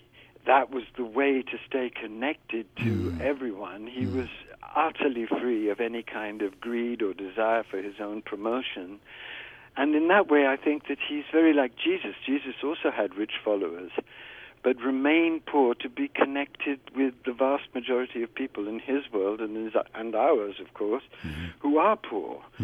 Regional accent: India; born there; and I was born in India, although it's now known as Varanasi.

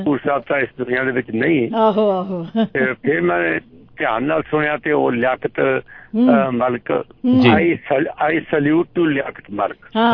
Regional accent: India; अच्छा देखो देखो भाई साहब, हम इंडिया से हैं

